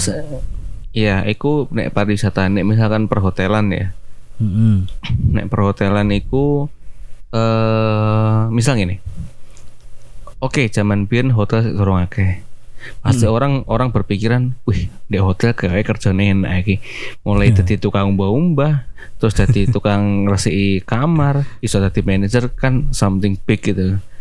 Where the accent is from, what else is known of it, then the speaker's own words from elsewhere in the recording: Madiun, East Java, Indonesia; Nah, di daerahku, di Madiun ya terutama.